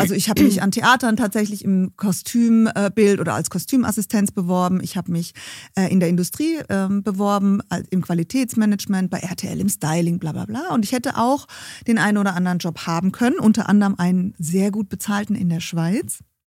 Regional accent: Heidelberg, Baden-Württemberg, Germany; born there; Ich bin gebürtige Heidelbergerin.

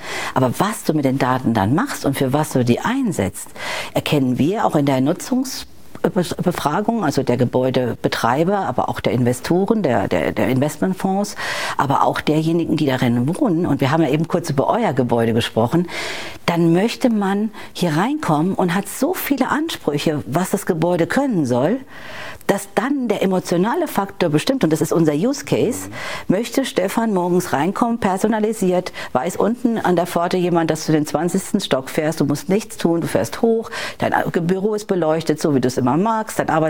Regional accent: Rhineland-Palatinate, Germany; born there; ich komme ja gebürtig aus Rheinland-Pfalz

